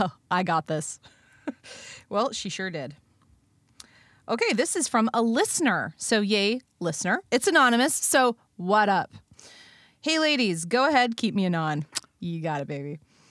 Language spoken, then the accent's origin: English; Canada; See, we're Canadian, so I'm like 19.